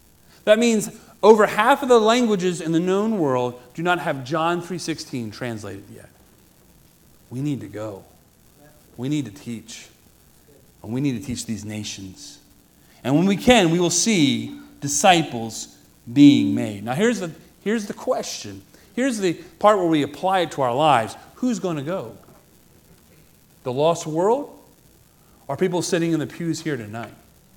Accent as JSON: {"language": "English", "region": "West Virginia", "country": "United States", "tie": "born or raised there", "said": "I'd never been out of the country. I grew up in West Virginia."}